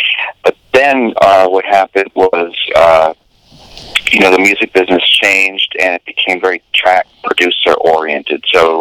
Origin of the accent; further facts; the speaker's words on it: Rockport, Massachusetts, United States; was in the house I was born in Rockport, Massachusetts, tiny little fishing town north of Boston.